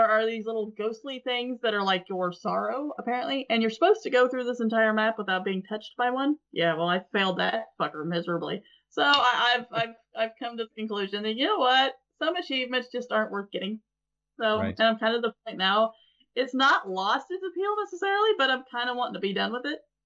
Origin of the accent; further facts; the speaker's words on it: Midwest, United States; But then I'm from the Midwest, and we have demo derbies